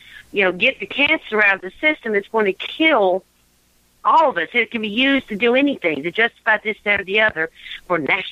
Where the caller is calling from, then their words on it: Tennessee, United States; I'm calling from Tennessee.